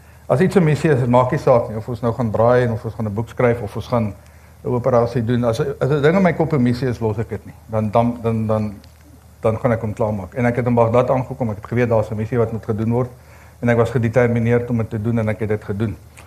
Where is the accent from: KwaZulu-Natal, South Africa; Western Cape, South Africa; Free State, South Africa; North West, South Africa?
Free State, South Africa; Ek het in die Vrystaat groot geword, ons het nie Engels gepraat tot ek weermag toe is nie.